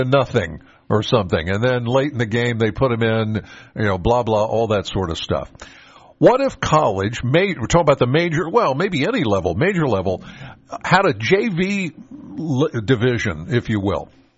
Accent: Penns Valley, Pennsylvania, United States; All right. I'm from Penns Valley. It's where I live.

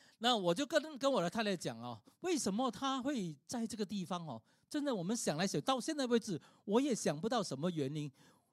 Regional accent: Singapore; 所以为什么我们新加坡人如果走过，一看，哎呦，怎么鱼尾狮在这个地方？

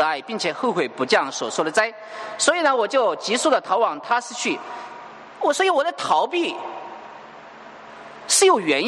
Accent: China; 我们中国人都知道我们最恨的一个民族和国家是什么

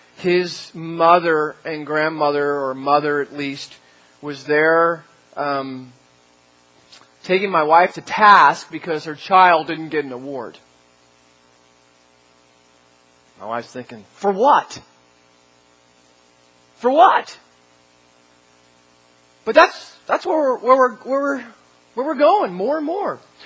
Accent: New Jersey, United States; And I was from New Jersey. We speak fast.

